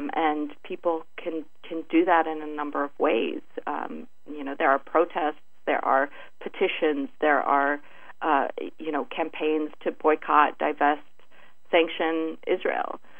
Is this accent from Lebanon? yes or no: yes; Beirut, Beirut Governorate, Lebanon; also born or lived in Palestine; I was born in Lebanon, in Beirut.